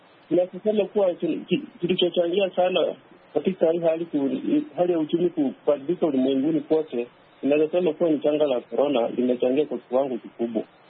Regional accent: Isibania, Migori County, Kenya; niko nchini Kenya, lakini saa hii nyumbani kwetu ni Isibania.

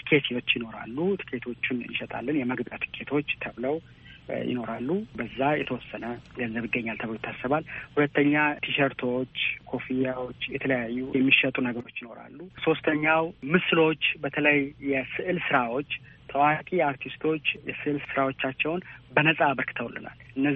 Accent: Bahir Dar, Amhara, Ethiopia; ተወልጄ ያደግኩት ባህር ዳር ከተማ ነው።

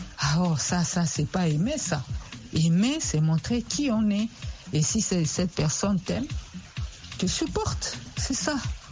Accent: DR Congo; ici chez nous, en Afrique, particulièrement en RDC, j'ai pas beaucoup appris ça.

